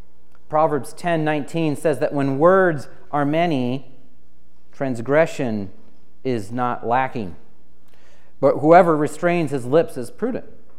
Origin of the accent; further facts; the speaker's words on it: Midwest, United States; also born or lived in Southwest, United States; I grew up in the Midwest. I've also lived in the Southwest.